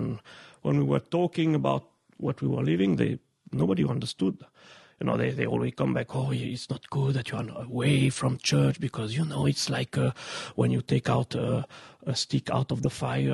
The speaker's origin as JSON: {"language": "English", "region": "Romandy", "country": "Switzerland", "second_language": "English", "said": "I'm come from the French speaking part of Switzerland"}